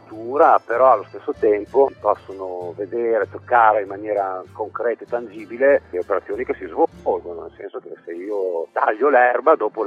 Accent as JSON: {"language": "Italian", "town": "Bologna", "region": "Emilia-Romagna", "country": "Italy", "said": "Sì, noi veniamo da Bologna, io prima mi occupavo di tutt'altro"}